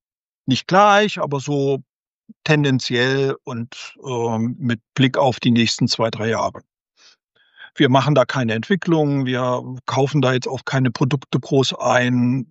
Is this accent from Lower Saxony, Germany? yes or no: no; Suhl, Thuringia, Germany; hat mich dann auch mal besucht in meiner Heimatstadt Suhl.